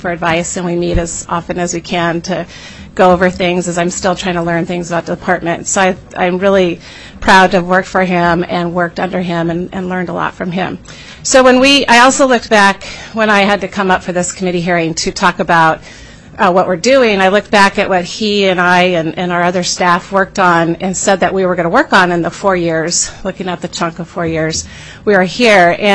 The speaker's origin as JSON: {"language": "English", "town": "Douglas", "region": "Alaska", "country": "United States", "tie": "born or raised there", "said": "I grew up in Douglas, and I live right now about a quarter of a mile from where I grew up, and it's a great place to grow up in Juneau and Douglas."}